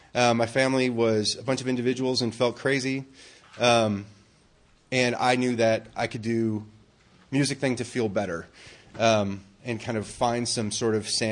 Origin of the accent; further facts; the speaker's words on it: Minneapolis, Minnesota, United States; So I'm from Minneapolis, Minnesota. That's where I was born and raised, and I've lived around and done other things